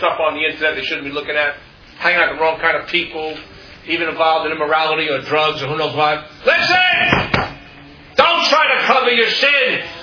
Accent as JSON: {"language": "English", "town": "Queens", "region": "New York", "country": "United States", "tie": "born or raised there", "said": "When I was a kid, I grew up in Queens, so people say the Empire State Building is the biggest building in the world."}